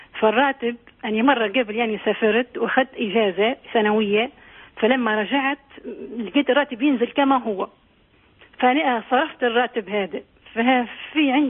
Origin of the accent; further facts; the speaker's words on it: Libya; أنا من ليبيا وأنا بحكم إني هنايا وأنا قلت نشتغل مدرسة في ليبيا وعندي راتب من الحكومة،